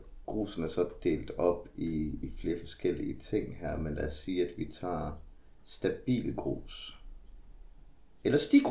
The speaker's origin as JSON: {"language": "Danish", "town": "Horsens", "region": "Central Denmark Region", "country": "Denmark", "tie": "born or raised there", "said": "Så siden at jeg er født og vokset op i Horsens"}